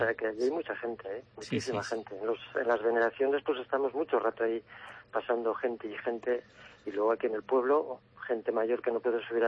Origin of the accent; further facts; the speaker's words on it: Yebra, Castilla-La Mancha, Spain; Yo soy nacido en Yebra y soy de Yebra y estoy domiciliado en Yebra, aunque pues por motivos de trabajo me haya tenido que trasladar. O sea que este es mi pueblo, aquí nací y aquí me bautizaron